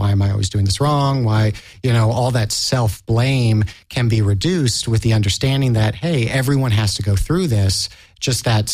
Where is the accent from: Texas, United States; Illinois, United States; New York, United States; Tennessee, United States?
Tennessee, United States; I mean, I grew up in Tennessee, and there were no gay and lesbian centers.